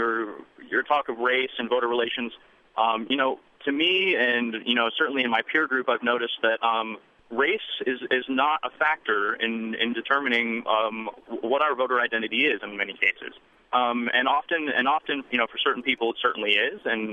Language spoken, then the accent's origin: English; Santa Fe, New Mexico, United States; now in Knoxville, United States; I'm actually born and raised in Santa Fe, and I'm just calling in. I'm a young white male.